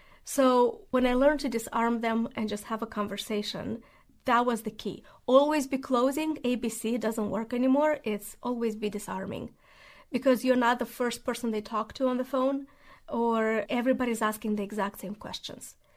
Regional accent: Moldova; English is a second language; now in United States; I'm originally from Moldova. It's a very teeny tiny small country in Eastern Europe. It's between Romania and Ukraine.

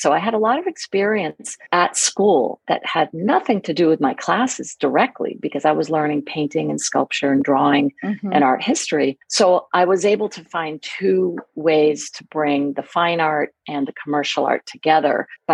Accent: Rhode Island, United States; I was from Rhode Island.

